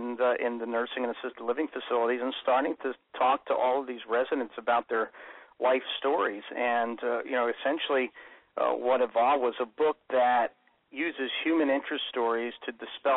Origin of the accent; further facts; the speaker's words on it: Philadelphia, Pennsylvania, United States; I'm from South Philly.